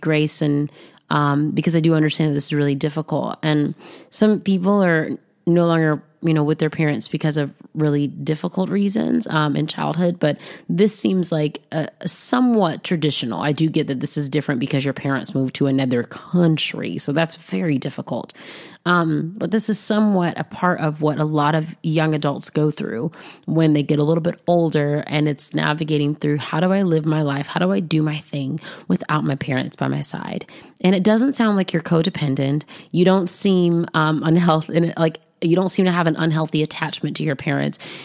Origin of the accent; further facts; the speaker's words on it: the South, United States; And so I'm from the South, and I just call this the Waited Out podcast.